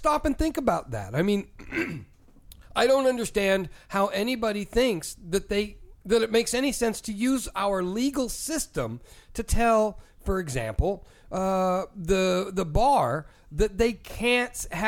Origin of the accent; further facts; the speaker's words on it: United States; I used to think of myself as a liberal. Now I think of myself as an American.